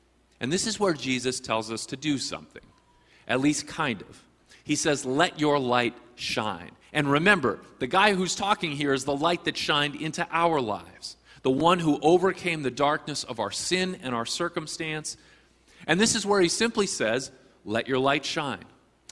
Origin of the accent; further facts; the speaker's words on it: Kansas City, Missouri, United States; But I grew up in Kansas City, and so it was really exciting for me to watch the Chiefs win.